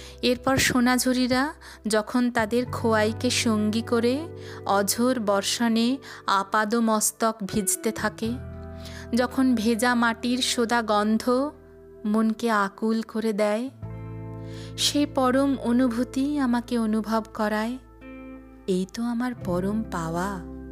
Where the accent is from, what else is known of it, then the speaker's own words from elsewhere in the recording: Singur, West Bengal, India; মফস্বলের মেয়ে, বাড়ি আমার সিঙ্গুর।